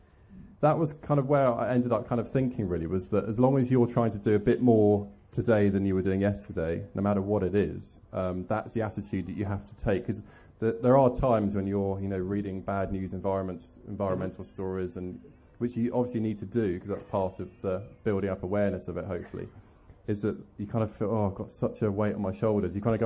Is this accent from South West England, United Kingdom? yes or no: yes; South West England, United Kingdom; and I grew up in Cornwall